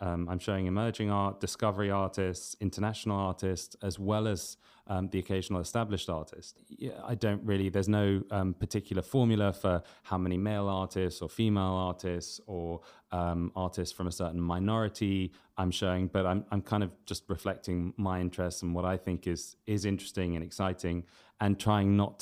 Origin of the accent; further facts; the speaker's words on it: London, United Kingdom; I grew up in London and it's where I've spent my entire life.